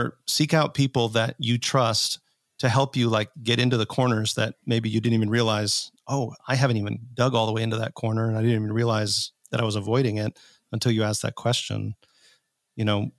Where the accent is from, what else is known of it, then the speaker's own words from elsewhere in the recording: Minnesota, United States; now in Indiana, United States; when I grew up in Minnesota